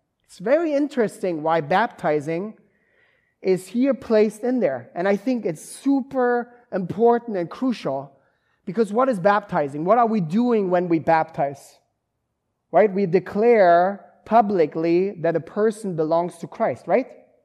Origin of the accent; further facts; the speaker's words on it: Germany; That's kind of how I grew up in Germany.